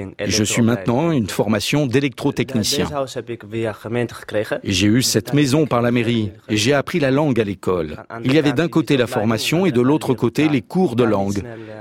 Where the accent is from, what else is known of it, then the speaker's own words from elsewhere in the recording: Eritrea; now in Netherlands; je viens d'Érythrée et je vis aux Pays-Bas depuis 3 ans. Je suis parti d'Érythrée par l'Éthiopie, le Soudan, la Libye, l'Italie et voilà, maintenant je suis là.